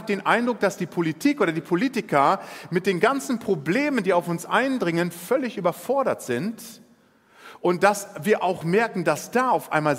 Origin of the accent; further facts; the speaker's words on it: Lower Saxony, Germany; Ich komme ursprünglich aus der Landwirtschaft und bin immer noch so ein bisschen mit Landwirtschaft verbunden und erlebe gerade im norddeutschen Raum, aus Ostfriesland, wo ich gerade herkomme